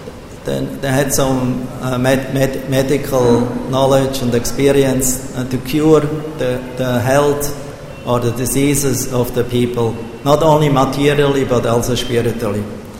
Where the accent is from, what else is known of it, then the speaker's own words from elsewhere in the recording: Switzerland; I'm from Switzerland, you know, it's a workers' nation.